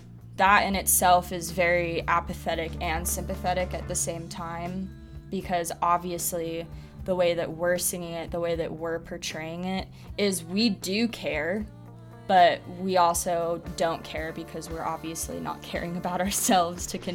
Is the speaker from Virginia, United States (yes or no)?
no; Park City, Utah, United States; Growing up in Park City, I was very blessed. It was great growing up there, but it's a bubble.